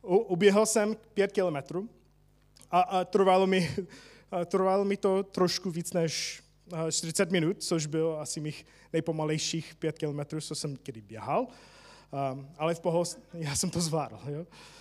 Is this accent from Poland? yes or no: no; United States; Czech is a second language; Já jsem Američan, ale jak slyšíte, mluvím česky, ale občas říkám jako věci divně